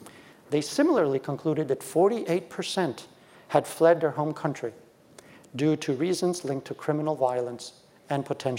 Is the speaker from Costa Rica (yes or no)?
yes; Costa Rica; They do not do so from my own country. I come from Costa Rica, which is just a bit further south.